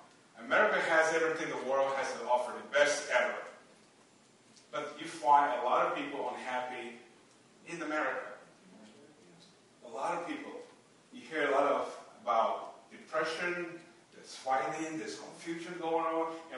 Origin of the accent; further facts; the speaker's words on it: Liberia; I was born in Liberia, and my parents, he chose my parents as well. I never chose that. My mom never went to school. They were never Christian. Grew up there in Africa, economic situation, civil war, refugee life.